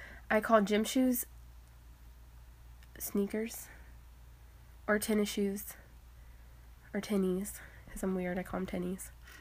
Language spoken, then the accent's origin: English; Texas, United States; I am from Texas.